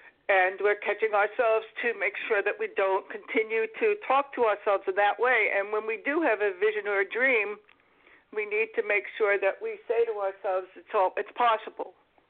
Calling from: Florida, United States; I'm calling from Florida.

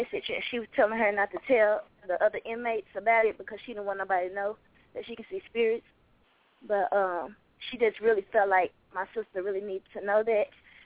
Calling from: Dallas, Texas, United States; Hello, this is … calling in from Dallas, Texas.

